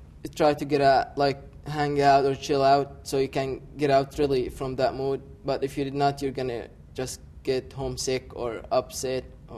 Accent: Gaza Strip, Palestine; from the Gaza Strip.

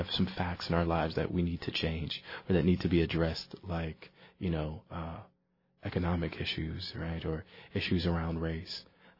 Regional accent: United States; Well, I would say I'm an American poet first

